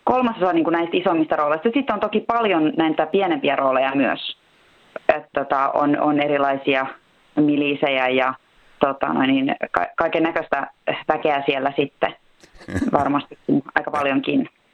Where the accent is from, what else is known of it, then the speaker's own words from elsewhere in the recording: Turku, Southwest Finland, Finland; also born or lived in Pori / United States; siis kävin syntymässä Porissa, mutta muutin käytännössä Turkuun sitten 3-vuotiaana ja siitä asti, niin kun, paitsi sitten nämä Amerikan vuodet, niin on ollut kyllä Turussa.